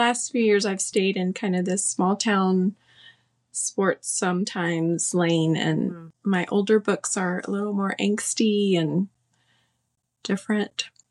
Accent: California, United States; now in St. Paul, United States; I grew up in California, but my husband is from here. And so when I moved here, it was such a culture shock.

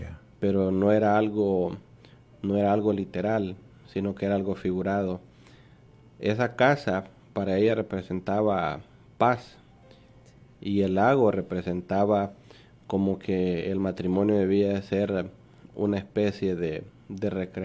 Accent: San Miguel, El Salvador; Hay un lugar que se llama Moncagua en mi país, el desvío de Moncagua, que obviamente salvadoreños que nos estén escuchando, nos vayan a escuchar, van a saber de qué lugar estoy hablando.

